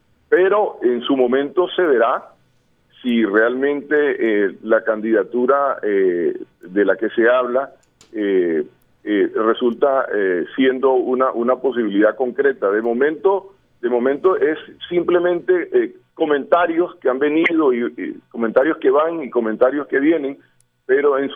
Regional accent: Barranquilla, Atlántico, Colombia; quién como barranquillero, como alguien que ama la ciudad, que la ha sentido, que la ha vivido

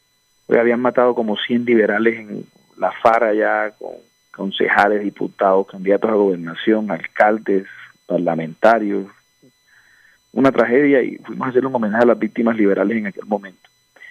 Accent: Sincé, Sucre, Colombia; Luego yo estaba de alcalde de mi pueblo, de Sincé, en el año 2008.

